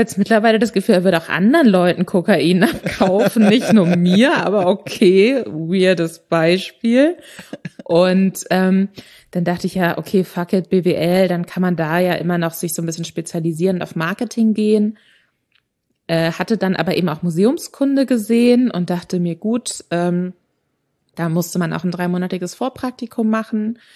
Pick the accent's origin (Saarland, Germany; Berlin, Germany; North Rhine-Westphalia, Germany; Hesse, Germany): Berlin, Germany; also born or lived in Bavaria; Ich glaube, ich bin länger auch in Berlin aufgewachsen, bevor wir dann nach Bayern gezogen sind mit der Familie.